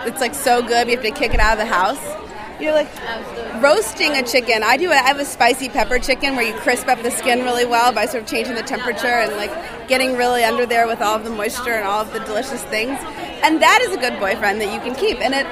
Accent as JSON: {"language": "English", "town": "Nashville", "region": "Tennessee", "country": "United States", "tie": "born or raised there", "said": "ingredients that some of the girls were talking about that I've had access to growing up in Nashville"}